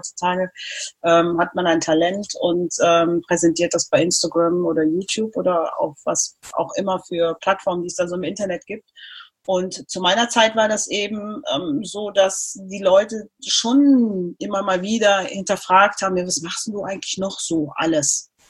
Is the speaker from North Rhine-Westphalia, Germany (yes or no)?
yes; Cologne, North Rhine-Westphalia, Germany; Also ich bin in Köln geboren, aufgewachsen, zur Schule gegangen, war im Internat in einer Pflegefamilie, als ich klein war